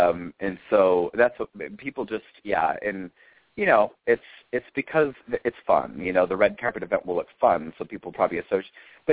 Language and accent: English; Grand Rapids, Michigan, United States; now in Los Angeles, United States; I'm from Grand Rapids, Michigan, and so I still pronounce car like that.